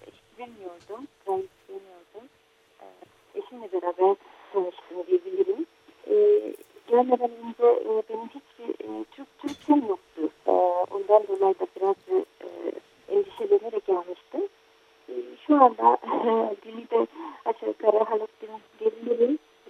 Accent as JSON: {"language": "Turkish", "country": "South Korea", "second_language": "Turkish", "moved": "as an adult", "lives_now": "Turkey", "said": "İlk önce ben güney köreliyim. Güney Kore'de üniversite eğitimi tamamladıktan sonra yüksek lisans eğitimi için Almanya'ya gitmiştim. Burada eşimle tanıştım. Onunla beraber 2004 yılında Türkiye'ye geldik."}